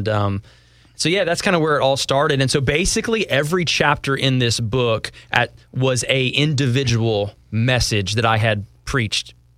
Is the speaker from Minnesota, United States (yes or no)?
no; Charleston, South Carolina, United States; Born in the Midwest, grew up in Charleston, South